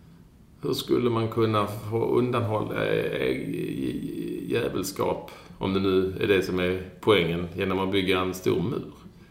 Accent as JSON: {"language": "Swedish", "country": "Sweden", "said": "även när vi är hemma i Sverige"}